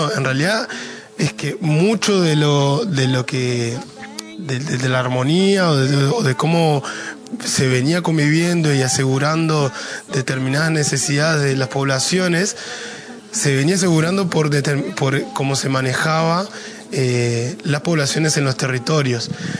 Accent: Costa Rica; Ejemplo de ello es lo que ha sucedido en mi país, Costa Rica

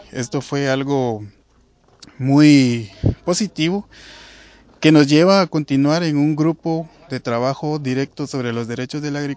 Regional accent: Guatemala; soy miembro de MAELA, Movimiento Agroecológico de América Latina y el Caribe. Vengo de Guatemala, de una organización indígena y campesina

